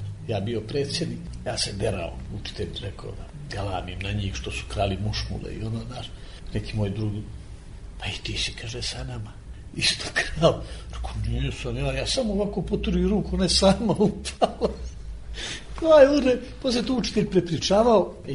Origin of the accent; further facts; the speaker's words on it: Bijelo Polje, Bijelo Polje Municipality, Montenegro; also born or lived in Zemun; I onda se vratio iz Banje u Crnu Goru, Bijelo polje, tu smo živjeli.